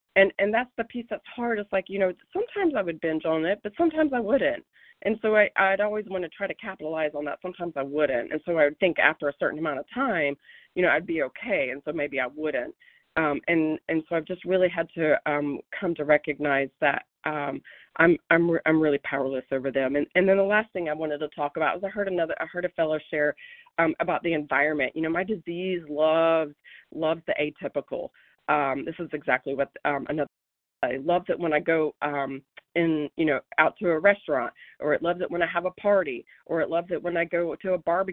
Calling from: Oregon, United States; Yes, I'm calling from Oregon

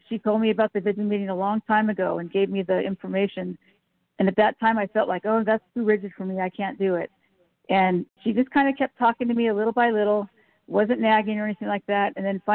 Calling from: California, United States; I'm from Southern California.

